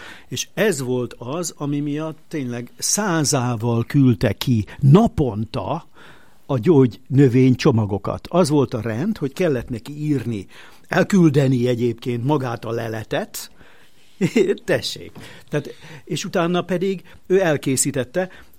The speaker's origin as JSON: {"language": "Hungarian", "town": "Halimba", "region": "Veszprém County", "country": "Hungary", "tie": "born there", "said": "Kicsi Halimba, ez egy kicsi bakonyi falu, bányászfalu egyébként"}